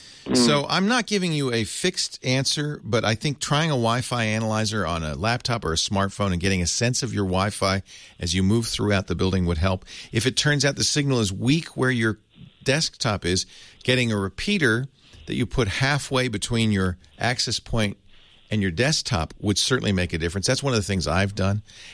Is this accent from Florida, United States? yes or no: no; Santa Cruz, California, United States; I grew up in Santa Cruz, couldn't wait to get out.